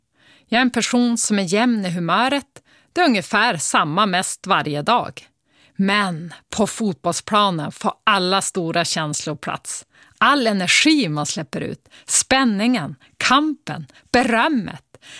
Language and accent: Swedish; Åliden, Västerbotten County, Sweden; hemma på gården utanför Skellefteå. Karro, jag och Mirre. Vi är uppvuxna i Åliden. En liten by i Västerbottens gamla jordbruksbygder. 15 hushåll och den höga granskogen runt omkring.